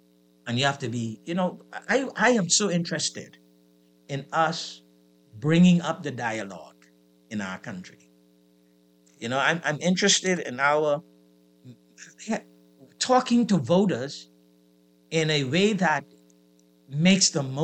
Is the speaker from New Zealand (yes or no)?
no; Grand Bahama, Bahamas; I grew up in Grand Bahama.